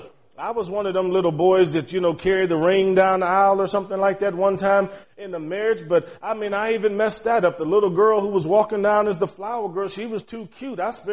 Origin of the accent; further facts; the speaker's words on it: Cleveland, Ohio, United States; I can remember as a little kid growing up in Cleveland, Ohio, I was a bad boy, just terrible.